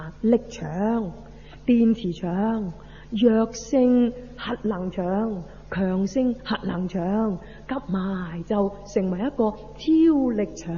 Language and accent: Cantonese; China; 但係同我哋中國人講嗰啲穴位咧係一樣嘅